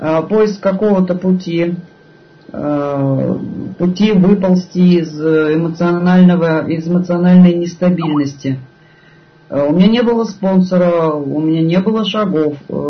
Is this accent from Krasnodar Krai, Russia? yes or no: no; Magnitogorsk, Chelyabinsk Oblast, Russia; Я алкоголик из Магнитогорска.